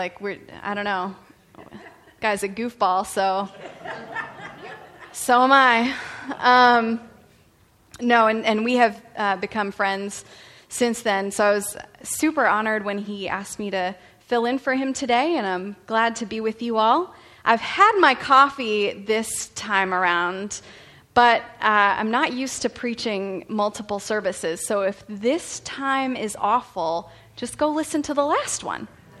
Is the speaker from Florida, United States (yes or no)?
yes; Florida, United States; now in San Diego, United States; I grew up in Florida, and then I was in the Marine Corps, and I was stationed out here at Miramar.